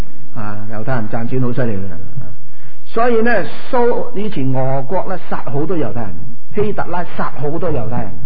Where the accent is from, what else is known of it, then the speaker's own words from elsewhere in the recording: Guangdong, China; 譬如我哋广东人，广东人其实唔系中国人嚟噶，广东人系南蛮